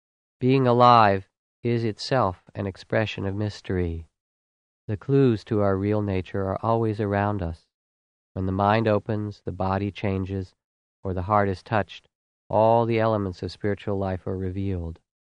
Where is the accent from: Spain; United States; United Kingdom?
United States; East Coast; For me, growing up on the East Coast meant the pleasure of seeing fireflies in summer.